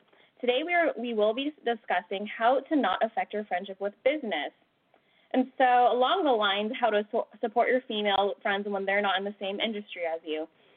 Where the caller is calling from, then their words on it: California, United States; I'm calling from California.